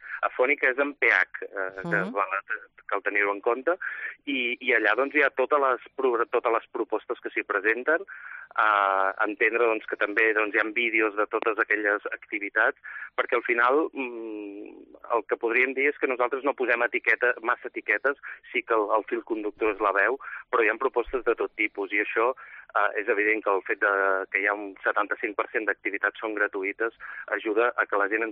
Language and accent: Catalan; Banyoles, Catalonia, Spain; nosaltres expliquem sempre que som de Banyoles, que estem molt orgullosos de mostrar la nostra ciutat